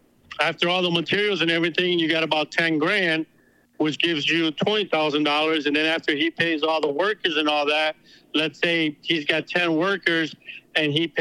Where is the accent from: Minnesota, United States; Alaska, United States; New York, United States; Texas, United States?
Texas, United States; because I'm from Texas, you know, our Spanish is a little bit different slang than what it is from Mexico.